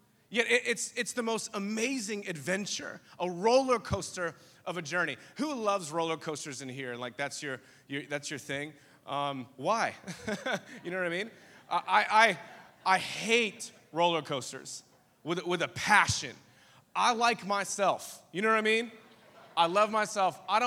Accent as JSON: {"language": "English", "town": "Norfolk", "region": "Virginia", "country": "United States", "said": "I'm from Norfolk, Virginia. I'm not scared, okay, of roller coasters."}